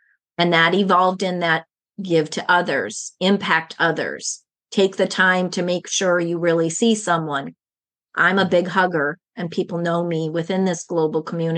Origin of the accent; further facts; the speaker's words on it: Minnesota, United States; whether you live in California or Minnesota, because I'm originally from Minnesota